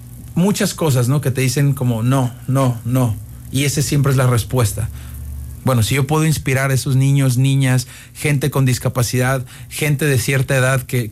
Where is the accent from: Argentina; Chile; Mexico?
Mexico; yo soy mexicano, nacido y crecido en México.